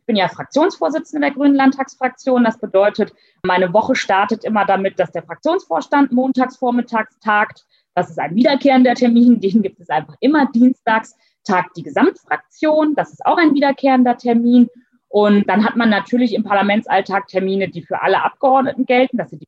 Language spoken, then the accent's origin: German; Lower Saxony, Germany; born there; Ich komme aus einer Region, wo die Frage atomarer Müll und Endlagerung eine große Rolle gespielt hat. Also ich komme gebürtig aus Niedersachsen.